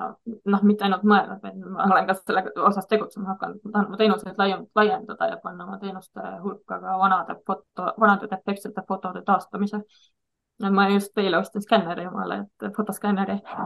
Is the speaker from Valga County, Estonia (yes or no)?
yes; Valga County, Estonia; minu kodukandi kalmistu Valgamaal on Hargla kalmistu